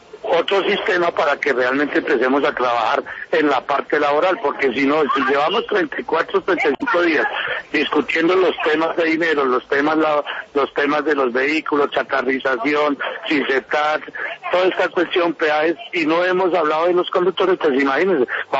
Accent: Colombia; como conductores colombianos

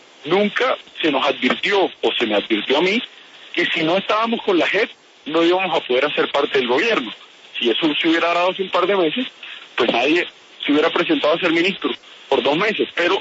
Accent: Barranquilla, Atlántico, Colombia; siempre voy a estar trabajando por Barranquilla, porque es, como lo digo, mi patria chica

